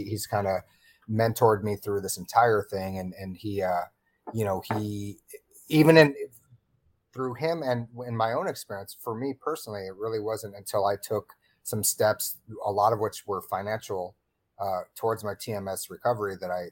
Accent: Seattle, Washington, United States; I'm from the West Coast too. And I grew up on the West Coast. I grew up in Seattle.

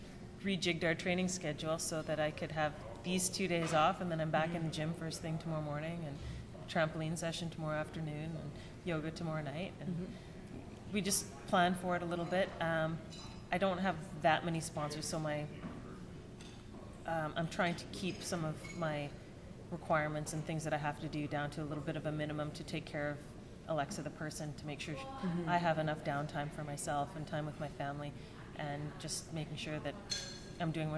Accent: Vancouver, British Columbia, Canada; get a chance to have a new moment here in Vancouver. And not only do I get to have that moment in my hometown

